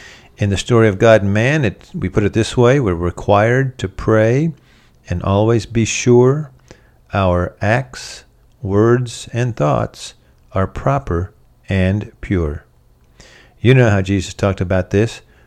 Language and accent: English; the South, United States; I'm from the South, so it was pretty rare.